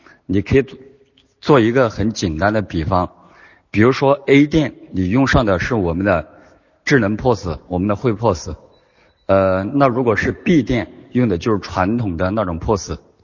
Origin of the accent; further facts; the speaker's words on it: Yichang, Hubei, China; 我是来自金河系统的，来自湖北宜昌。